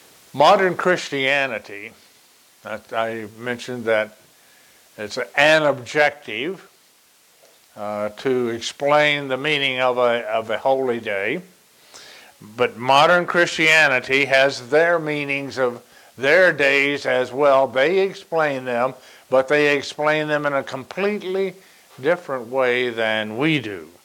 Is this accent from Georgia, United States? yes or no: yes; Georgia, United States; I grew up in the Protestant church in Georgia, and I attended those services that they held at that time.